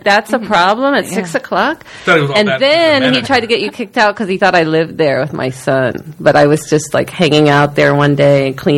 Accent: Fontana, California, United States; Yeah, I'm from Fontana, but my parents are from El Salvador, yeah.

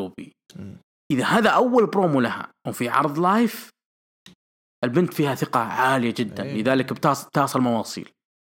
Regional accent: Al-Qassim, Saudi Arabia; سمي عندنا بالقصيم

